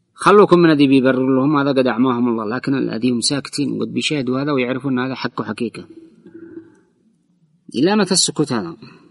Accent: Yemen; عندنا في اليمن، إسلامية وحميدة وشعب محافظ

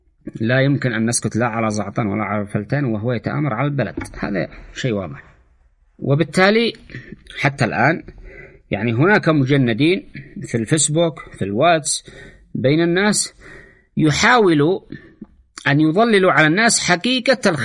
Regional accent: Yemen; أما نحن كشعب يمني نحن متوحدين ضد العدوان

